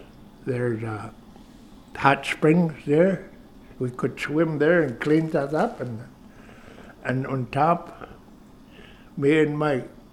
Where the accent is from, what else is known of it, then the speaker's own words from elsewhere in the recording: Northeast Cape, Alaska, United States; I was born in St. Lawrence Island, Northeast Cape, Sivak, 1936.